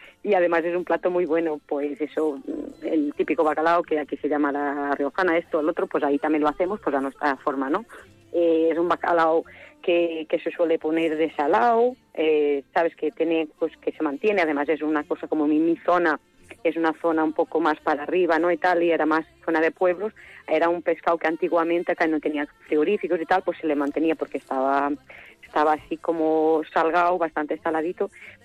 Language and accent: Spanish; Macedo de Cavaleiros, Bragança District, Portugal; born there; Spanish is a second language; Sí, yo he nacido en una ciudad que se llama Macedo de Cavaleiros, que es la provincia Estras dos Montes, que es eso, en el monte ahí muy arribita de donde estamos entre Zamora, Alcañices y Orense.